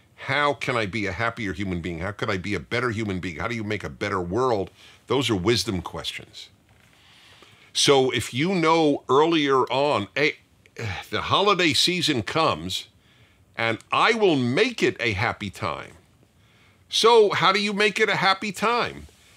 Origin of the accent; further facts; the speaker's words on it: Brooklyn, New York, United States; I remember I grew up in Brooklyn, New York, and the block I lived on